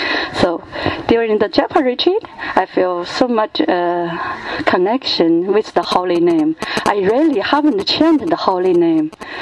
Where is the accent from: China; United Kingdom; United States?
China; English is a second language; I'm from China. The Chinese having fog.